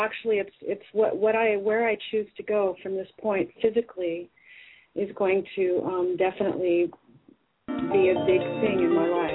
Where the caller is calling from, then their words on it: Oregon, United States; I'm calling from Oregon.